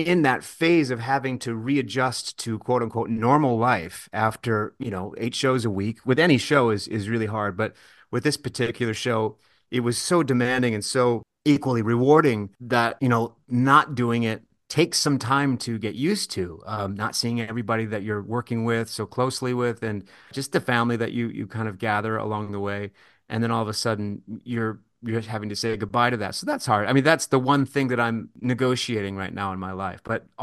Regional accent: Michigan, United States; I'm from Michigan, so I understand what that means, and it's important to me.

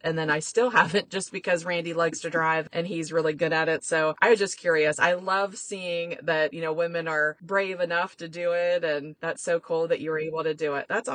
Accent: Ohio, United States; also born or lived in Florida; We're from Ohio. In fact, we're in Ohio right now, Northeast Ohio, but we lived in Florida for 20 years before we started traveling.

